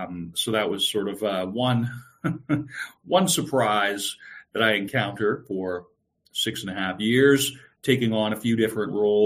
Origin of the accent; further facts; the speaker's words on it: New Brunswick, Canada; I'm originally from Bredeton, New Brunswick, which is this background where I am right now.